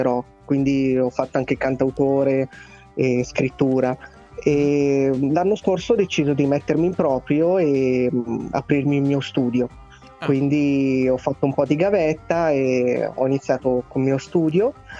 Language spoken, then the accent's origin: Italian; Milan, Lombardy, Italy; Io sono di Milano, sono